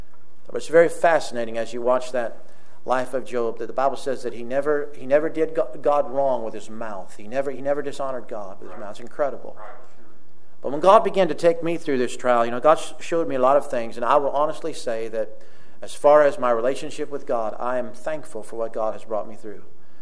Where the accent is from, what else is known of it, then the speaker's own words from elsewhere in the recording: Cody, Wyoming, United States; When I was a young boy, I grew up in Cody, Wyoming, in a little tiny town in the mountains of the Rocky Mountains of Cody, Wyoming there.